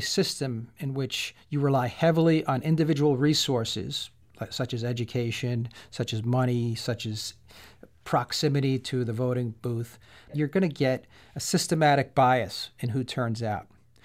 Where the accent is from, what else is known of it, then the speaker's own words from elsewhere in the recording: Amherst, Massachusetts, United States; At local elections, right here in my hometown of Amherst, college town, high education, we had 6% turnout in that local election.